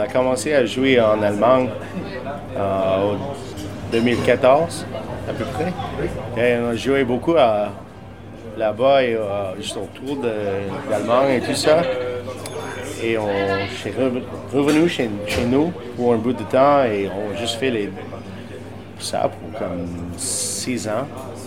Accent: Saskatchewan, Canada; On vient de la Saskatchewan.

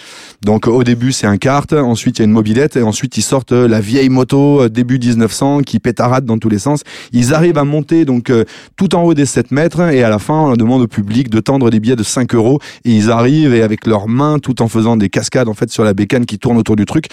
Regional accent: Saint-Nazaire, Pays de la Loire, France; Alors, je viens de Saint-Nazaire

